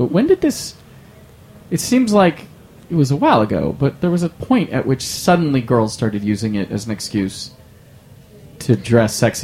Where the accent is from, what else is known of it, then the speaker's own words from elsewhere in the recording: California, United States; now in New York, United States; I'm from California, so this was never an issue, but now that I live in New York, sometimes it's freezing on Halloween.